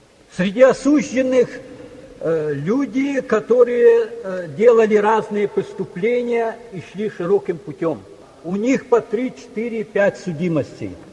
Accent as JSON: {"language": "Russian", "town": "Kharkiv", "region": "Kharkiv Oblast", "country": "Ukraine", "said": "Я сам с Украины, города Харькова."}